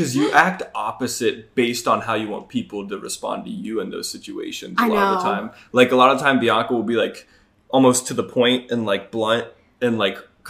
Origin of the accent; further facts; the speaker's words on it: Charlotte, North Carolina, United States; Yeah, I was born here.